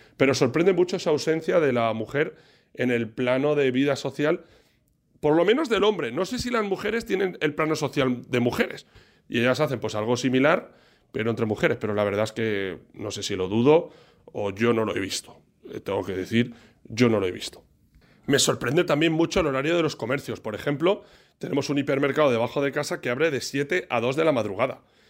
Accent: Pusol, Valencian Community, Spain; cuando aparecían en Pusol, en mi pueblo de nacimiento, pues cuando no teníamos nada que hacer o quedábamos todos en el bajo

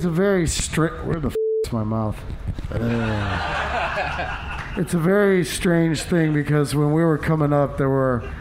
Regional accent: Des Moines, Iowa, United States; it's my home state. I believe, you know, it's where I'm from.

